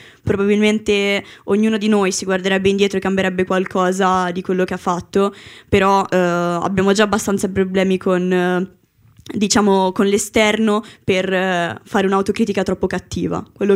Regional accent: Venice, Veneto, Italy; now in Milan, Italy; Io ora abito a Milano, però vengo da Venezia.

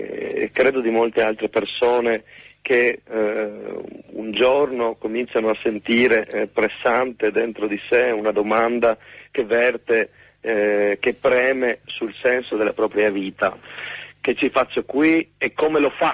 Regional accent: Trieste, Friuli-Venezia Giulia, Italy; sono di Trieste, per cui noi abbiamo le montagne vicine, il Carso

